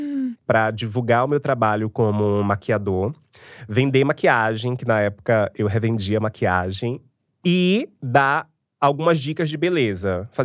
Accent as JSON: {"language": "Portuguese", "region": "Bahia", "country": "Brazil", "lives_now": "São Paulo, Brazil", "said": "Sou do interior da Bahia e lutando aqui em São Paulo pra esse sonho acontecer."}